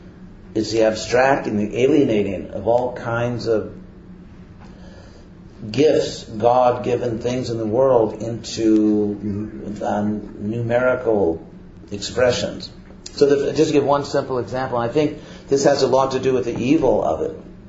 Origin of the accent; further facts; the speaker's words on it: California, United States; I'm from California